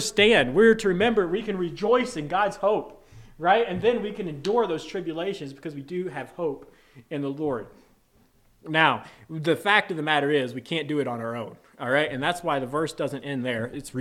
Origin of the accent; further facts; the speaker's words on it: the South, United States; I grew up in the South, right?